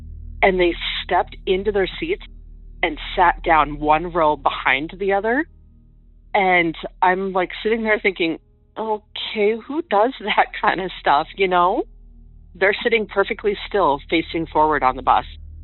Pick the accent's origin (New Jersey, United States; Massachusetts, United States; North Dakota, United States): North Dakota, United States; I'm from North Dakota.